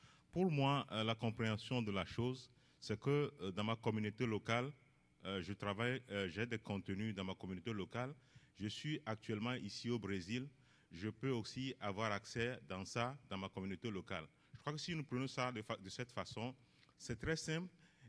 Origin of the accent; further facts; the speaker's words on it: Benin; je viens du Bénin.